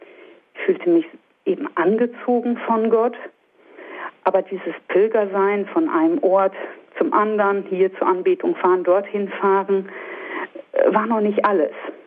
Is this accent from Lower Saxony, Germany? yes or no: yes; Lower Saxony, Germany; die eigentlich nur 100 Kilometer von meinem Heimatort entfernt liegt, eben im Nordwesten Niedersachsen.